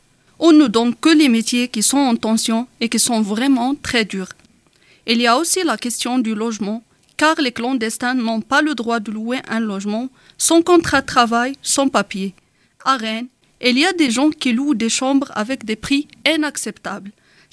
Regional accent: Morocco; French is a second language; moved away as an adult; now in France; j'ai 25 ans, je suis marocaine. Je suis rentrée en France fin 2018.

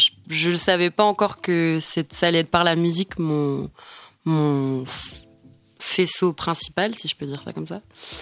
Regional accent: Angers, Pays de la Loire, France; born there; je suis née à Angers, d'une maman qui travaille dans le social et la culture, française, du coup, et d'un papa artiste peintre

